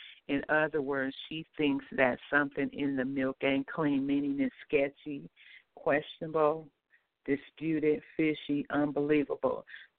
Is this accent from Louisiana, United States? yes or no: yes; Louisiana, United States; And I'm from Louisiana as well